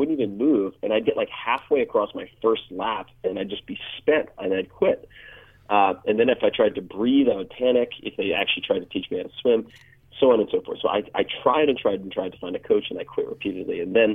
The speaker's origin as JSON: {"language": "English", "region": "New York", "country": "United States", "tie": "born or raised there", "said": "I grew up on Long Island, right by the water, for God's sake"}